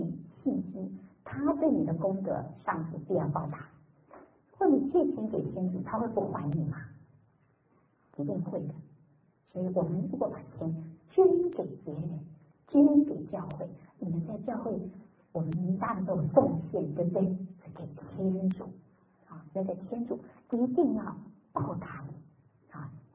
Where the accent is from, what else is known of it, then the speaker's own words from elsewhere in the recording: China; 我们中国人，我常常在这里说，我们中国人可以做很好的见证